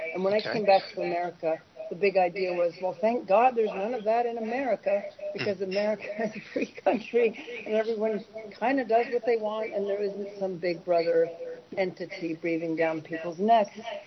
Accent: Sweden; also born or lived in New York City, United States; I grew up in Sweden. I'm American, born in New York City, but my mom was Swedish, and when the marriage broke up, she took us to Sweden. I was 11 years old and lived there for eight years

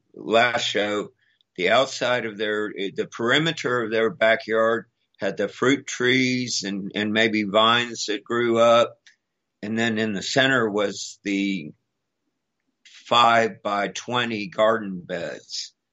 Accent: Houston, Texas, United States; Growing up in Houston, we got to go see the last concert

